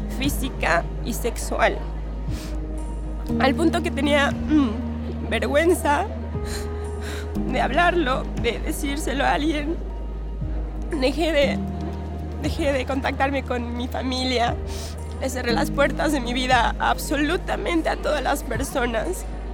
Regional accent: Mexico; soy mexicana, tengo 27 años.

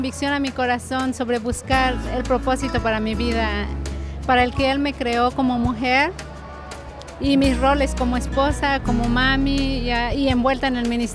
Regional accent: Mexico; now in Virginia, United States; soy originaria de México, pero vivo en Virginia hace 15 años.

